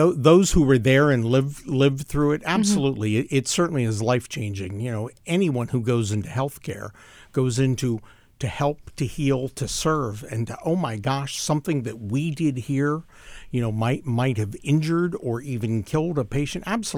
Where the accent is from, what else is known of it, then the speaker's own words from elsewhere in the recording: Bethel Park, Pennsylvania, United States; Here it is in Pittsburgh, my hometown. I grew up in Bethel Park.